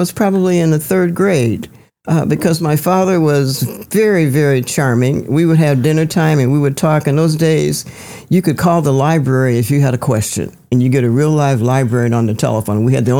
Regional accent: Detroit, Michigan, United States; because by growing up in Detroit, where you had the pressure of needing hands to do the job

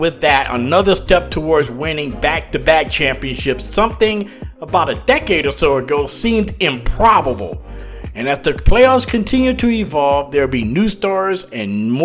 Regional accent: Louisiana, United States; I'm from South Louisiana, and the furthest we would normally go would be the semi-annual trips to Port Arthur, Texas, or Houston, and sometime the random trip to New Orleans.

